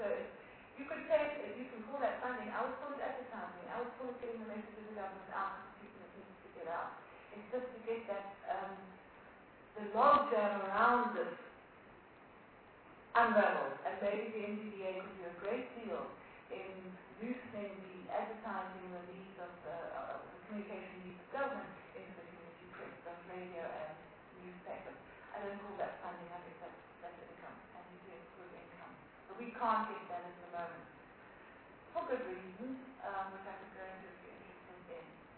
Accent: Eastern Cape, South Africa; English is a second language; I come from the Eastern Cape, which is always divided. We're known for that.

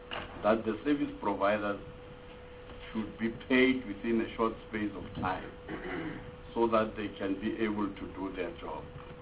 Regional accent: Free State, South Africa; where I come from Free State.

